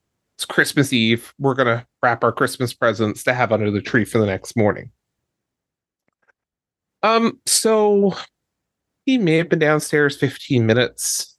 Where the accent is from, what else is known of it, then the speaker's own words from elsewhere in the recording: Newfoundland and Labrador, Canada; So growing up in Newfoundland